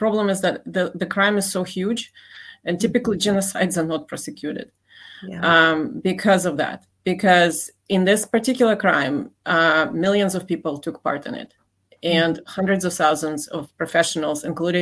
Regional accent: Ukraine; now in United States; I'm from Ukraine, actually.

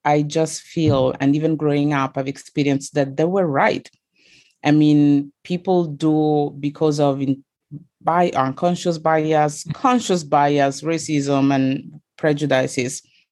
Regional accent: Italy; I was born in Italy and my parents are from Congo, from the DRC in Africa. So I was in the town that I was born in. We were pretty much the only Black family there.

